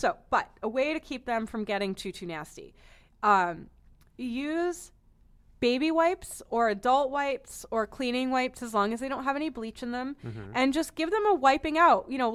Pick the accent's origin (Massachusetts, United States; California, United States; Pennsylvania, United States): Massachusetts, United States; Boston; I'm from Boston.